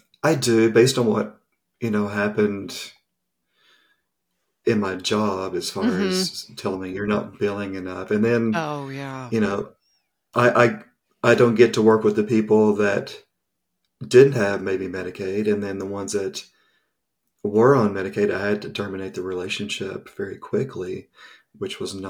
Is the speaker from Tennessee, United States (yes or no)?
yes; Tennessee, United States; now in Canada; Yeah, like, I'm from Tennessee